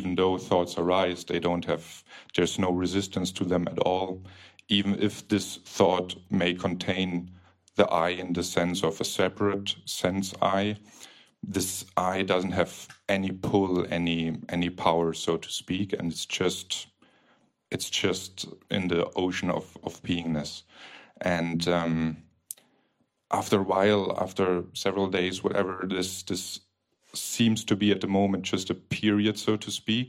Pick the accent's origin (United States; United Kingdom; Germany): Germany; now in Cyprus; I'm from Germany and living in Cyprus.